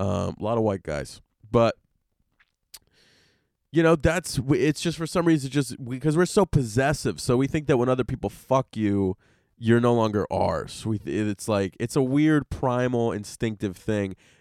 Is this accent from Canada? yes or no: no; Puerto Rico; I was born and raised in Puerto Rico, currently live here